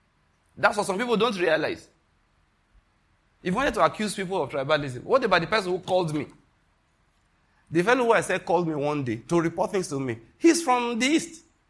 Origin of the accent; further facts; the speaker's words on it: Western Nigeria, Nigeria; I'm from Western Nigeria, naturally speaking.